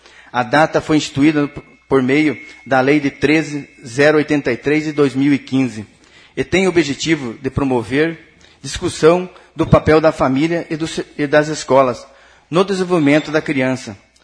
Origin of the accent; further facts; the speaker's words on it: Corbélia, Paraná, Brazil; sou morador e nasci em Corbélia. Então não sou outro que pouco tempo que estou em Corbélia, mas nasci aqui.